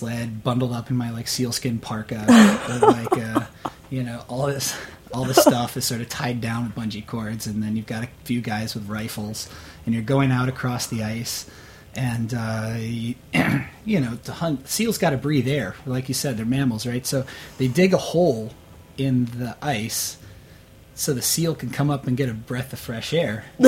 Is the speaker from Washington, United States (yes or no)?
no; North Carolina, United States; growing up in Eastern North Carolina and going into, your standard Chinese takeout place